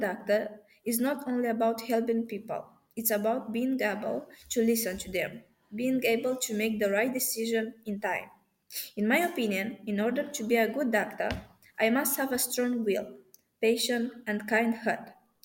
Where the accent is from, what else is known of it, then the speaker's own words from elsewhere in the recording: Moldova; I am from Moldova.